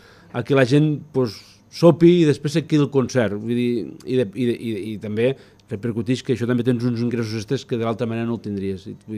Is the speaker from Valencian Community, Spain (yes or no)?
no; Ginestar, Catalonia, Spain; Jo que sóc molt de Ginestar i molt bandero